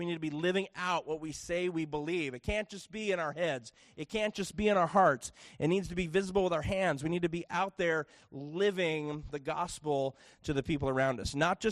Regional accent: Chicago, Illinois, United States; because I was from Chicago, and so I lived in the, we now lived in the small community

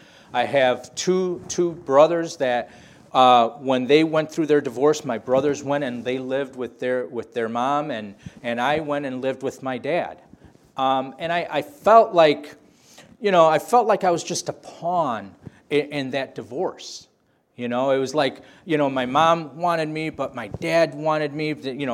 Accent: Blue Island, Illinois, United States; I grew up not too far from here. I grew up in Blue Island, and I grew up going to a little Baptist church in Posen.

